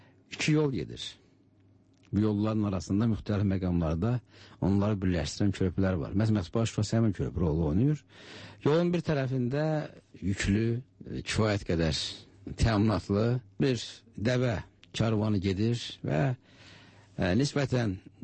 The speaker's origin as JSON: {"language": "Azerbaijani", "town": "Fahraga", "region": "Kvemo Kartli", "country": "Georgia", "tie": "born or raised there", "also_born_or_lived": "Baku / Moscow", "moved": "as an adult"}